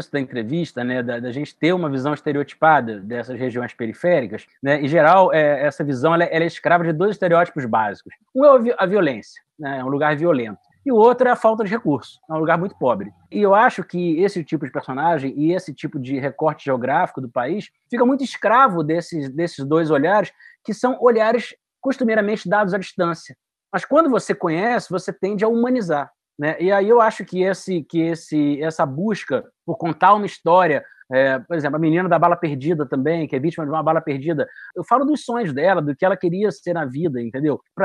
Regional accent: Rio de Janeiro, Brazil; ter vindo do subúrbio, né? Eu nasci em Madureira, passei infância e adolescência praticamente em bairros suburbanos.

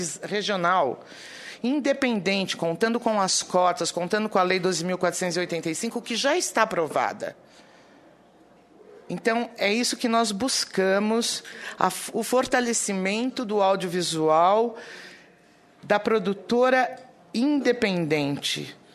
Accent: São Paulo, Brazil; eu sou de São Paulo, nós temos 2.000 produtoras em São Paulo

